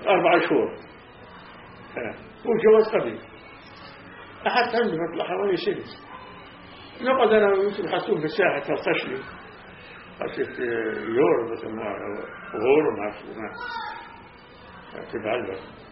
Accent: Palestine; moved away as an adult; هربت ماشي من فلسطين طلعت لحالي براسي

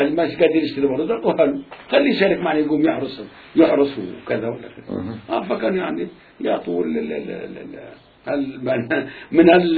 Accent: Palestine; منا انا فلسطينية

